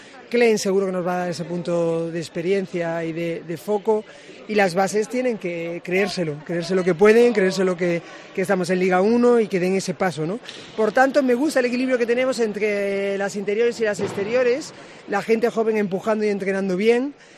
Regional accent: Andalusia, Spain; Yo soy andaluza

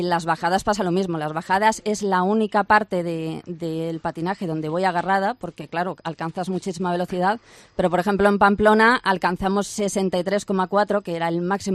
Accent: Pensacola, Florida, United States; born there; Tengo nacionalidad española, pero nací en Florida, en Pensacola, porque mi padre estaba destinado allí.

